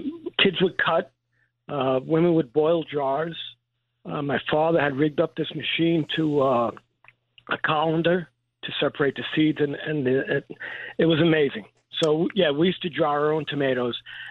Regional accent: Bronx, New York, United States; I'm from the Bronx originally.

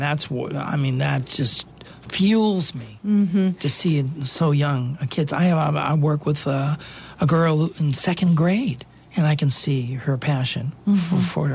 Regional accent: Boston, Massachusetts, United States; I grew up in Boston, and they have an incredible children's theater there, Boston Children's Theater, and I started taking classes

